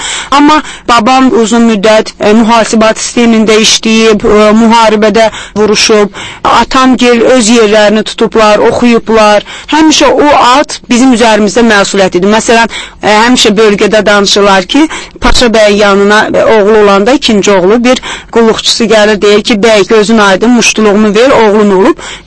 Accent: Düz Qırıqlı, Tovuz District, Azerbaijan; born there; Mənim doğulduğum kəndisə bu Kür çayının düz kənarında yerləşdiyinə görə bizdə kənar sözünə qıraq da deyilər

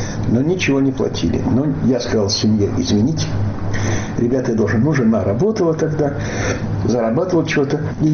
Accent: Ukraine; Потому что я вырос на Украине, конечно. Нам преподавали украинский язык, и я говорил по-украински. Конечно, не так хорошо, потому что уже забывается язык так, но понимаю, разговариваю.

